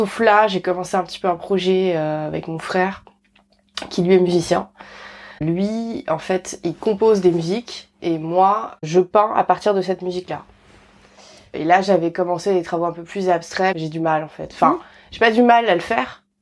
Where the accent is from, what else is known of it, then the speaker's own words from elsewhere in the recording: Paris, Île-de-France, France; born there; je suis née à Paris, en fait. Je me suis rendu compte que j'ai beaucoup de mal à vivre à Paris, en région parisienne.